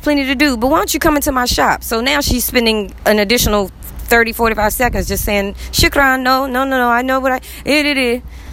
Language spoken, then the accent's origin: English; United States; Now, once again, I'm from America, so you can walk into somewhere and say, hey, can I sit here and get a charge?